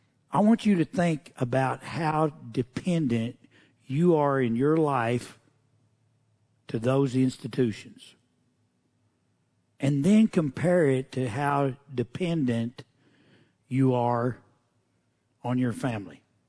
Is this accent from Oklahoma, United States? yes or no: yes; Oklahoma, United States; I grew up in Oklahoma, so I think I went to a Jenner's meeting one time